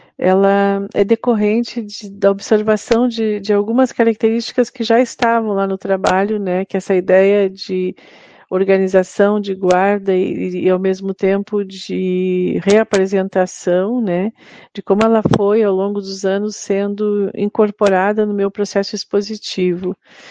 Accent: Vacaria, Rio Grande do Sul, Brazil; seja quando eu vivia ainda em Vacaria, na cidade onde nasci, né, estudando

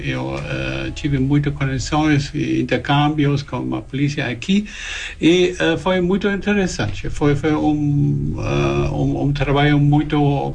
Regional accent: Trier, Rhineland-Palatinate, Germany; born there; Portuguese is a second language; Eu nasci em Trier, a cidade mais velha da Alemanha.

